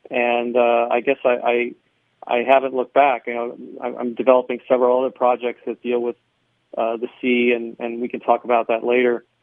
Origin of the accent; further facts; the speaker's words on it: Hollywood, Florida, United States; now in Los Angeles, United States; I grew up in Hollywood, Florida. I went to film school at Florida State University.